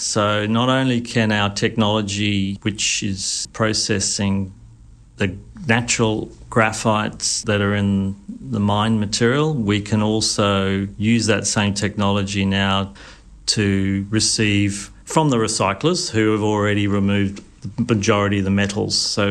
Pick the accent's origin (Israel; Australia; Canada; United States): Australia; now in Europe; I'm an Australian working over here